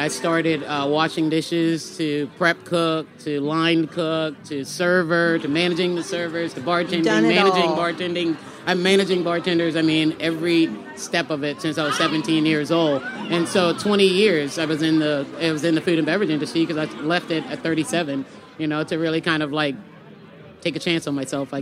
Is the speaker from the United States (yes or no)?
yes; Charleston, South Carolina, United States; And Charleston is my hometown. My family grew up on Henrietta Street, and I grew up on Romney Street in the heart of the city.